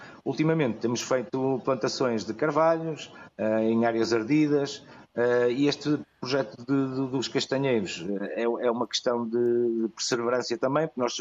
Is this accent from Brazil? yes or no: no; Porto, Portugal; now in Fafião, Portugal; Eu vim do Porto há 6 anos atrás.